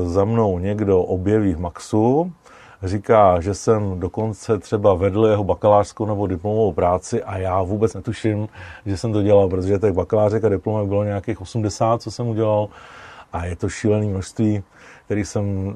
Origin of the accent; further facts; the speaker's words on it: Kolín, Central Bohemian Region, Czechia; now in Ústí nad Labem, Czech Republic; já jsem z Kolína, v Ústí a nad Labem jsem se ocitl kvůli studiím